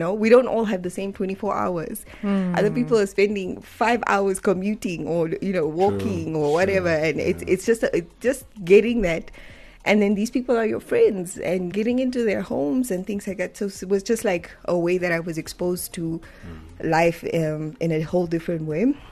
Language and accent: English; Windhoek, Western Cape, South Africa; I grew up in Vintu.